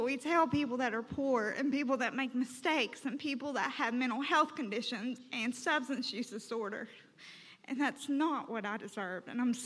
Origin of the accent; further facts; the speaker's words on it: Kentucky, United States; now in Louisville, United States; I live in Louisville, but I'm from Martin County.